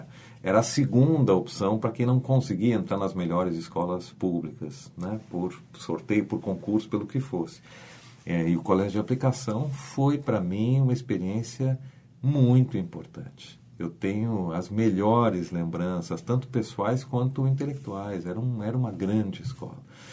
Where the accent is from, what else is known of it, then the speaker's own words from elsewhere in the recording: Porto Alegre, Rio Grande do Sul, Brazil; moved away as an adult; now in São Paulo, Brazil; eu sou nascido e criado em Porto Alegre. Eu morei aqui até os meus 20 anos. Por incrível que pareça, eu já estou há mais tempo em São Paulo. Eu moro há 28 anos em São Paulo. Então, tecnicamente, eu sou mais paulista do que gaúcho